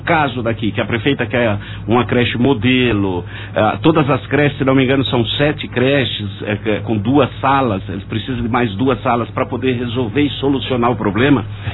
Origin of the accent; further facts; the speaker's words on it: Piracicaba, São Paulo, Brazil; eu vou citar um exemplo da cidade que eu moro, Piracicaba, que eu sou de Piracicaba.